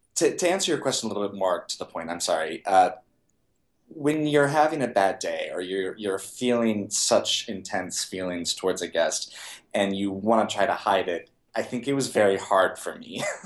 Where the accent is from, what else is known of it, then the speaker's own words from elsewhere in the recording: Texas, United States; now in New York, United States; I was a tourist. I grew up in Texas, and I would come to visit New York and fell in love with it.